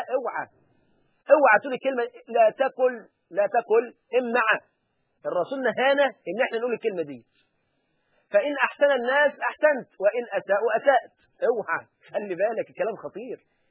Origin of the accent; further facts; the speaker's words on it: Egypt; في الصعيد عندنا في مصر